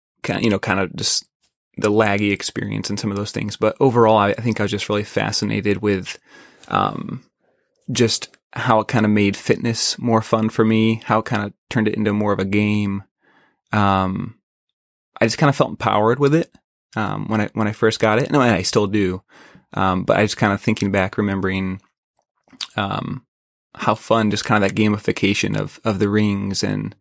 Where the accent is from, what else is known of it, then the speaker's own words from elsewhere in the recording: Midwest, United States; As I could growing up in the Midwest, played some golf, in college.